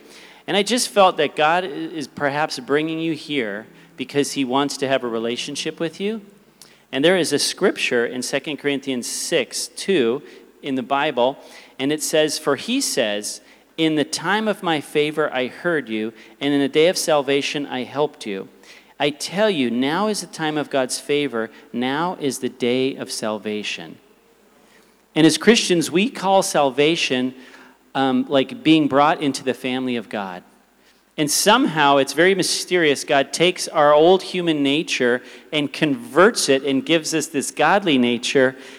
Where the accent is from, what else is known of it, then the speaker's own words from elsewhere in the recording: Downey, California, United States; born there; I hail from America. I was born in the city of Downey, California.